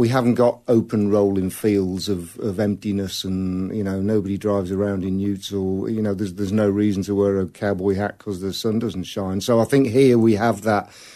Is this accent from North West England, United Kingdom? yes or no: yes; Liverpool, North West England, United Kingdom; I was playing pubs and clubs in Liverpool before I was old enough to be in them in the UK.